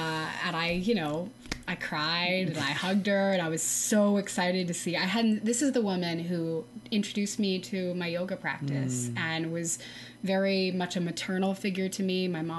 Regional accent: Texas, United States; It was a barbecue restaurant, and I'm from Texas, so it was easy.

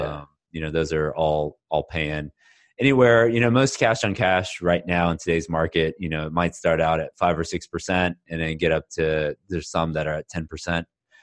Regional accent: Houston, Texas, United States; now in Dallas, United States; I mean, I was born and raised in Houston, went to school in Austin, and I've been in Dallas for 12 years now.

